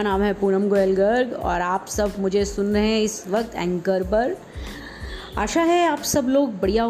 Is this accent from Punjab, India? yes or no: no; Delhi, India; मैं बेसिकली दिल्ली से हूँ और वहीं रहती हूँ।